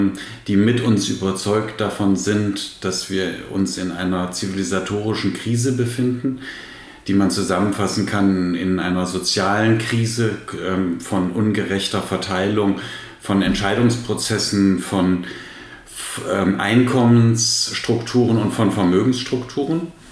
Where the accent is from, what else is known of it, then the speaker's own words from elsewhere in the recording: Kassel, Hesse, Germany; ich komme aus Kassel.